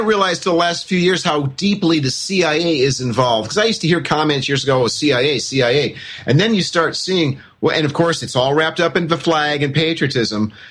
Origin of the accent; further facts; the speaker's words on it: United States; John, I am an American who actually knows that the rest of the world knows more about America than America knows about the world.